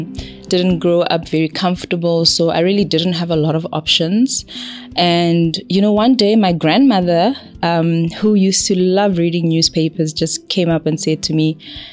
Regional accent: Soweto, Gauteng, South Africa; I'm originally from Soweto, which is a large township in Johannesburg, South Africa.

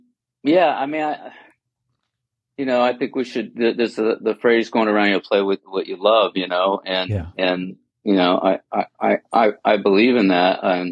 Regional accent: San Leandro, California, United States; And, I grew up in the East Bay in San Leandro, right. Next, like near the Oakland border there. And, it was a great place to grow up.

